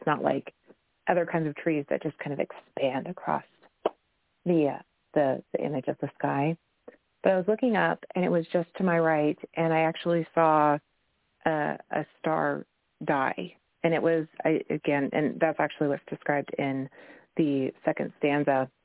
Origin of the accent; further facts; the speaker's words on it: Washington, United States; I grew up in Washington. I live in Washington